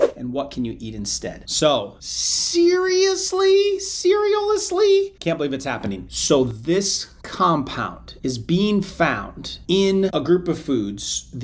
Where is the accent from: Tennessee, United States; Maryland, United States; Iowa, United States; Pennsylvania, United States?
Iowa, United States; No offense to the farmers out there. I grew up in Iowa, I get it.